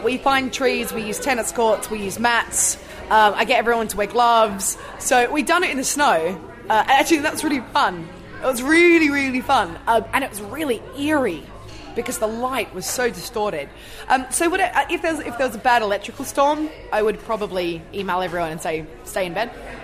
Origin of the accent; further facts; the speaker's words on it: Australia; I'm from Australia, where we have sun all the time.